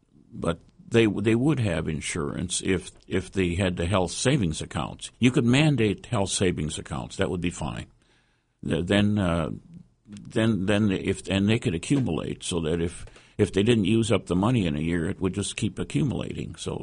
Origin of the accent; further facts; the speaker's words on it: North Dakota, United States; I'm from North Dakota, and right now, you know, there's zero unemployment in North Dakota